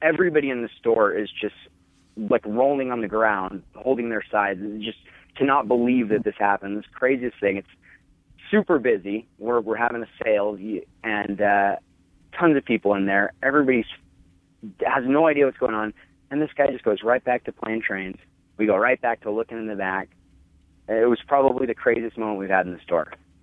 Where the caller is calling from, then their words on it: Salt Lake City, Utah, United States; I'm calling from Salt Lake City.